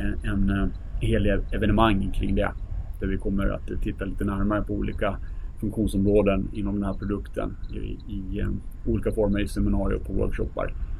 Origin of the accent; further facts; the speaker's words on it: Dalarna County, Sweden; jag vet inte hur man blir mottagen som dalmas med knätofsar och fjol i högsta hugg ute i skärgården